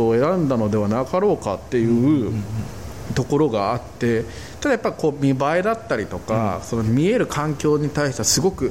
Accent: Chiba, Japan; born there; 僕がね千葉県生まれで千葉のね映画館をねいっぱい行ってきたんだけれどもね

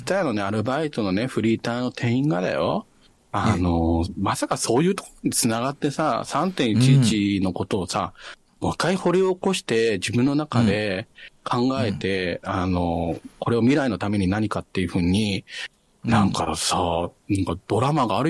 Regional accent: Ichikawa, Chiba, Japan; 元八幡っていうね、僕の地元のあのツタヤがあるんだけど、もうなくなっちゃったんだけどね。

